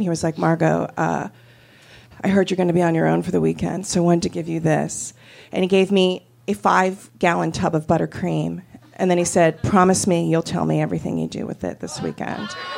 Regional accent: Matawan, New Jersey, United States; I'm from Mattawan, New Jersey.

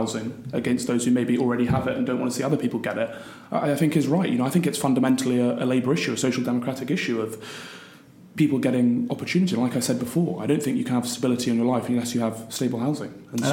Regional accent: Westminster, London, United Kingdom; And I was born in Westminster. I've lived my entire life in Westminster.

